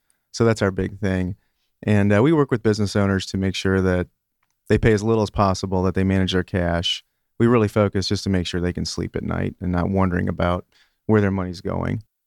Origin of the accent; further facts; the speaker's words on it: Chicago, Illinois, United States; moved away; Yeah, well, actually, I grew up in Chicago. I used to have really, really bad allergies there